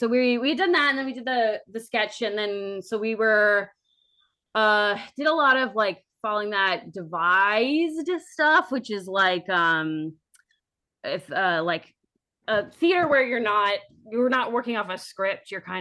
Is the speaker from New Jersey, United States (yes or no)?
yes; New Jersey, United States; Like, oh, I'm from New Jersey.